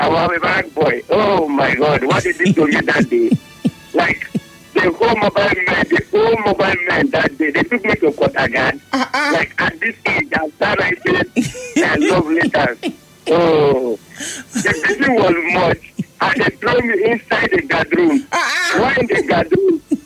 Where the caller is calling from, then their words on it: Owerri, Imo, Nigeria; and I'm calling from Owerri.